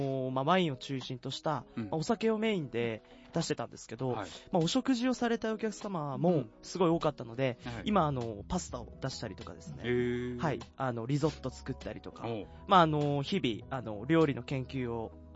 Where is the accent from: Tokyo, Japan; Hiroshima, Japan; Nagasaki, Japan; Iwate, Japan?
Iwate, Japan; Morioka; はい、岩手県の生まれは盛岡。